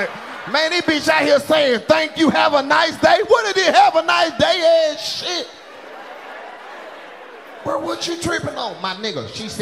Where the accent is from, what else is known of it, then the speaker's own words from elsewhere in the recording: Oxford, Mississippi, United States; I'm from Oxford. Yeah, ain't shit up there but an outlet.